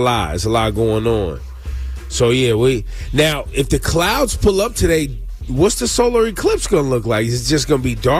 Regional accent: California, United States; born there; Because, you know, I was born in California.

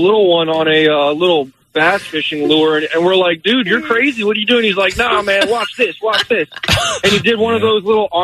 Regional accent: Oldsmar, Florida, United States; also born or lived in Dunedin; I grew up in Florida my whole life. I was born in Dunedin. Grew up in Oldsmar

